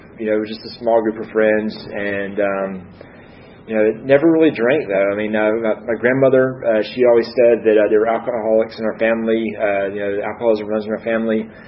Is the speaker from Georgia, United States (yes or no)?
yes; Columbus, Georgia, United States; I grew up in Columbus, Georgia, so, you know, it's a couple hours south of here.